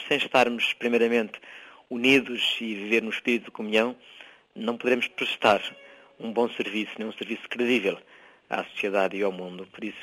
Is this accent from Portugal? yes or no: no; Cape Verde; Eu sou filho desta terra, sou cabo-verdiano